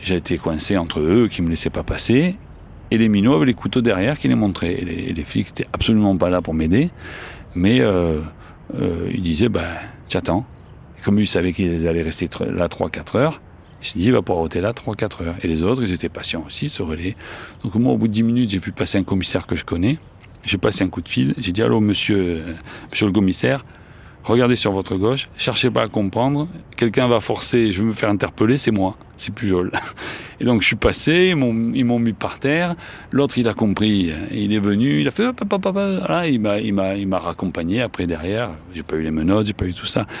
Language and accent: French; Provence-Alpes-Côte d'Azur, France; accent: Marseille